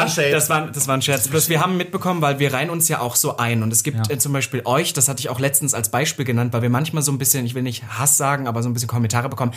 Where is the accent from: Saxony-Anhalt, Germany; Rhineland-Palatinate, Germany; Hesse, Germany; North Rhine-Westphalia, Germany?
Saxony-Anhalt, Germany; Halle; Ja, und ich komme ja aus dem Osten. Also Sachsen-Anhalt, aus Halle, um genau zu sein.